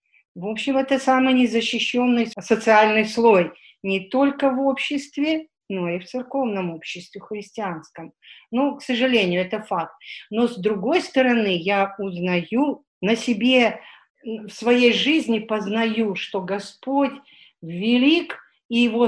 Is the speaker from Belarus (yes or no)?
no; Kazakhstan; moved away as an adult; now in Karachayevsk, Russia; Родилась я в Казахстане, выросла там и замуж там вышла.